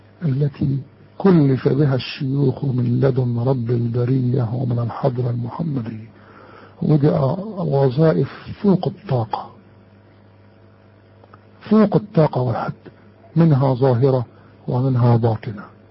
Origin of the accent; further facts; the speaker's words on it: Upper Egypt, Egypt; وبرضه ما زالوا عندنا في الصعيد الجواني حكايه نظام الساحات